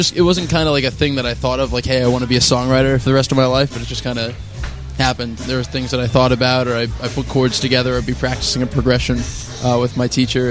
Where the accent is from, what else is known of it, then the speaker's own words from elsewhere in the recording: Westport, Connecticut, United States; now in Philadelphia, United States; I was born and raised in Westport, Connecticut.